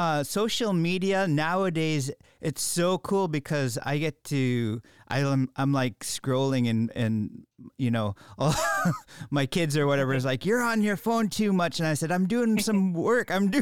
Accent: Alaska, United States; I grew up on the Kuskokwim fishing, you know, like you went to Beth or you lived in Bethel. I grew up Kuskokwim fishing

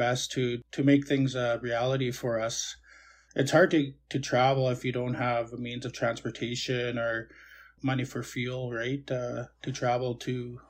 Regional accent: La Ronge, Saskatchewan, Canada; now in Prince Albert, Canada; and I'm from Lac La Ronge, Niamban.

